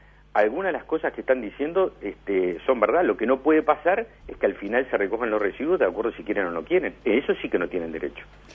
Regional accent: Montevideo, Uruguay; sobre como montevideano que soy

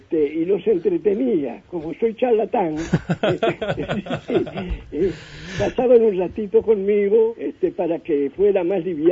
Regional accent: Paysandú, Uruguay; born there; porque nací en Paysandú, frente a Entre Ríos, tenía familia Entre Ríos, iba continuamente Entre Ríos cuando chiquilín y cuando mocito

